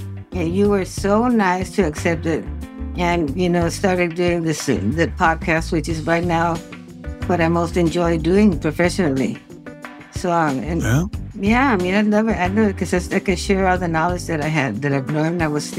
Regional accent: Mexico; Yes, I am. I was born and raised in Mexico from a long-lived, you know, family tradition. I am Mexican.

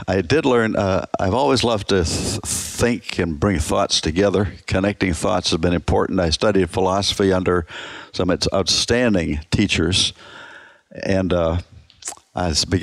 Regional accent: Toronto, Ontario, Canada; I joined Billy's team in my hometown of Toronto in 1955.

